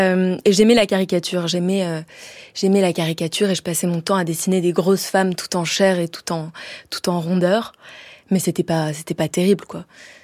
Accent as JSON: {"language": "French", "town": "Marseille", "region": "Provence-Alpes-Côte d'Azur", "country": "France", "tie": "born or raised there", "said": "Alors moi, quand j'ai grandi à Marseille"}